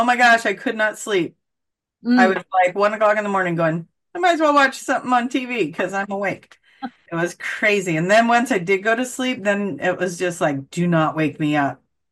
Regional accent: Oregon, United States; Like, I'm from Oregon and Arcturus, you know.

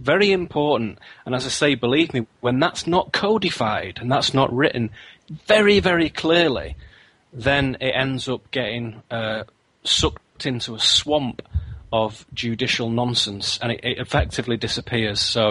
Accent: United Kingdom; And believe me, as a British person and as a European, I have seen the effects of when they disappear.

